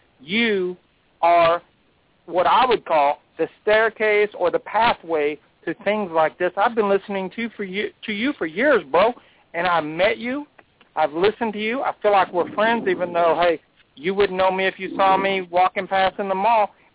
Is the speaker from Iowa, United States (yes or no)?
no; Fort Worth, Texas, United States; Hey, I'm from Fort Worth, Texas, brother.